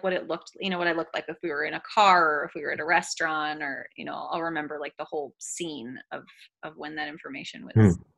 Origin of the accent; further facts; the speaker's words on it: Los Angeles, California, United States; also born or lived in France; No, I grew up in Los Angeles and in France. So we went back and forth.